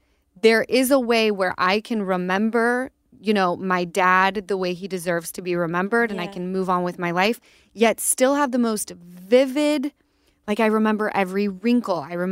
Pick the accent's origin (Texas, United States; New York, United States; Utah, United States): Utah, United States; Easton and I grew up in Utah, so religion scares me.